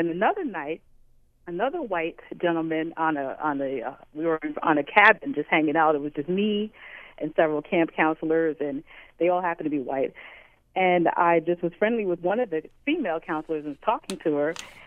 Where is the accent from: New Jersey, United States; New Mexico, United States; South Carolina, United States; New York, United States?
New Jersey, United States; Paterson; I grew up in Paterson, New Jersey. I don't know if you're familiar with that town.